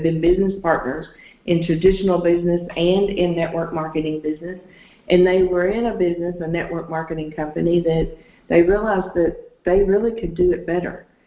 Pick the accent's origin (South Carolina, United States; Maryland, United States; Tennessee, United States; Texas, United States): Texas, United States; Bristol; I'm really from Bristol, Texas, but I'm at the beautiful house of Johnny and Pat Pace, and they live in Arlington.